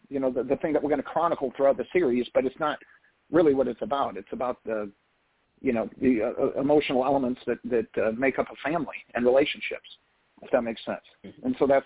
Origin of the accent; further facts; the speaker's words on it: Midwest, United States; And I'm from the Midwest, and I grew up in a very blue collar family.